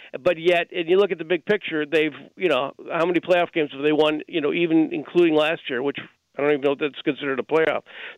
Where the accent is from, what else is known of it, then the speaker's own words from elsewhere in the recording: Chicago, Illinois, United States; a Southside native, yes, and yeah, I grew up on the North Side, so I'm a Cubs and Sox fan, through and through.